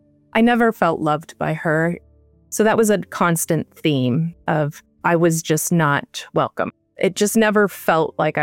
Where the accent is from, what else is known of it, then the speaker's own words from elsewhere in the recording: Midwest, United States; I grew up in the Midwest.